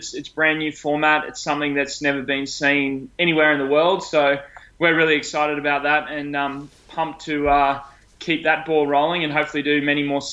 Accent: Sydney, New South Wales, Australia; I live in Sydney. I grew up in on the Northern Beaches. I'm 31 years old

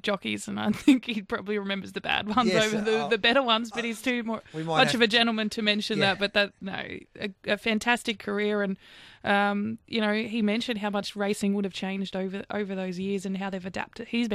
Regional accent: Yalgogrin North, New South Wales, Australia; No, I'm not from Leeton, but I'm from Yalgoogra North, which is near West Wyalong, but close enough to Leeton.

